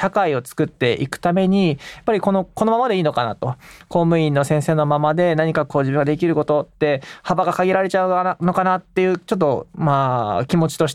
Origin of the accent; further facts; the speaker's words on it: Towada, Aomori, Japan; 出身が実は青森県の十和田市になります。で、十和田市で18年間を過ごしたんですけれども、まあ雪深いというか